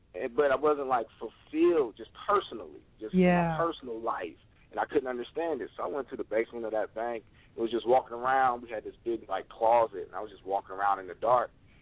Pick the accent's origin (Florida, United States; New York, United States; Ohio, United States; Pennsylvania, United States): Ohio, United States; Columbus; You know, born and raised in Columbus, Ohio.